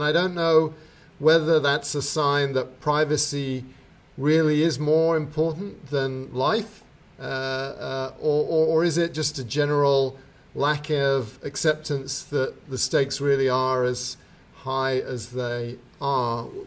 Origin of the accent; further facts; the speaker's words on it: England, United Kingdom; I grew up in England where there's cameras everywhere